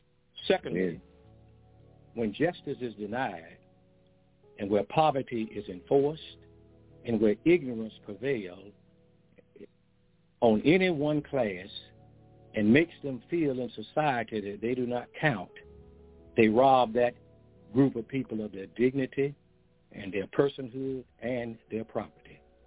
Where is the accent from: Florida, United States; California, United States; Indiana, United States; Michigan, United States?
Florida, United States; Jacksonville; from Jacksonville, Florida, Black Bottom.